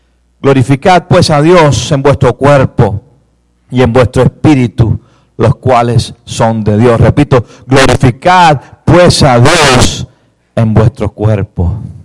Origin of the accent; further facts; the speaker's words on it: Cuba; De pequeño, allá en Cuba